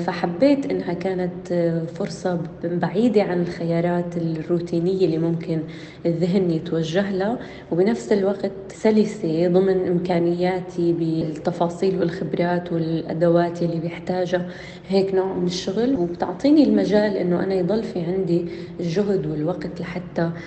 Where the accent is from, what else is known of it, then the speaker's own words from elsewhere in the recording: Syria; نحن لما بنجي من سوريا ما بتكون التغيير فقط بالمكان